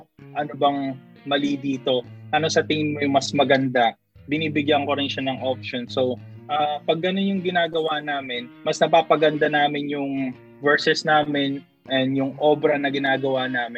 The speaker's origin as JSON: {"language": "Tagalog", "town": "Quezon City", "region": "Metro Manila", "country": "Philippines", "tie": "born or raised there", "said": "Yan. Lumaki ako sa UP Diliman, Quezon City."}